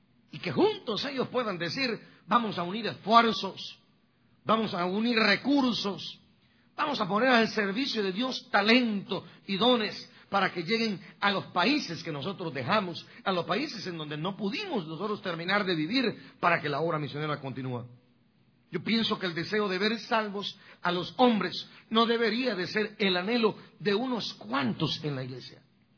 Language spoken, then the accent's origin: Spanish; Guatemala; Los que somos de Guatemala, Ana María, su servidor, somos los únicos de Guatemala acá.